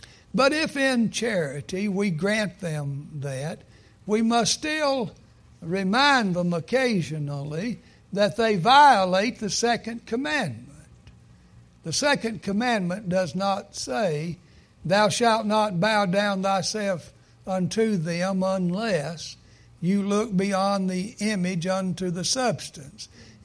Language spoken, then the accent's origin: English; Arkansas, United States; And it's not just because I'm a Razorback from Arkansas.